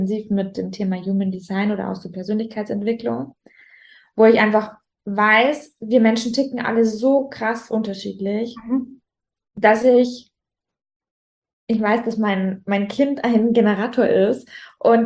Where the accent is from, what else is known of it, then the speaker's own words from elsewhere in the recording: Rosenheim, Bavaria, Germany; accent: Bavarian; ich komme ja aus Rosenheim. Rosenheim ist mitten in Bayern, Oberbayern. Vom Dialekt her, ich habe sogar Nachrichten von Freunden bekommen, hey … hast jetzt deinen bayerischen Dialekt verlernt